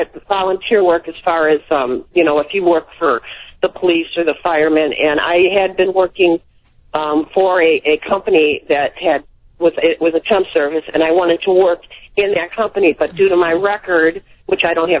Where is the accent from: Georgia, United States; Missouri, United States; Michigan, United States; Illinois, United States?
Illinois, United States; I'm from Illinois. I went to a very prominent college, Illinois Benedictine